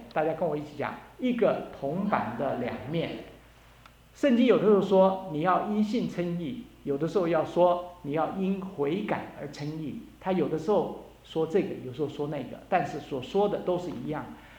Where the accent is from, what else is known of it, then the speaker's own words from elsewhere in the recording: China; 所以我们中国人讲叫做这个叫做惯犯